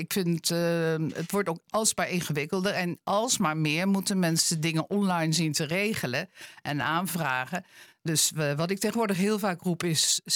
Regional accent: Eemnes, Utrecht, Netherlands; ik kom uit Eemnes

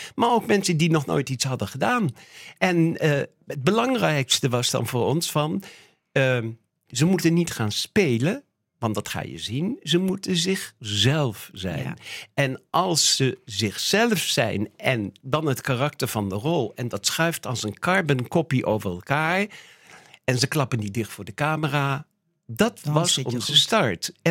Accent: Zwolle, Overijssel, Netherlands; Omdat ik uit Zwolle kwam.

